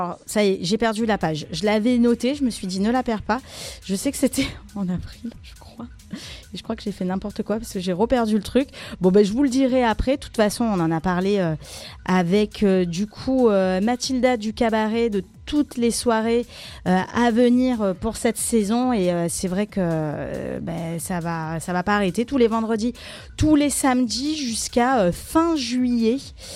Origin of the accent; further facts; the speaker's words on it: Marseille, Provence-Alpes-Côte d'Azur, France; on est marseillais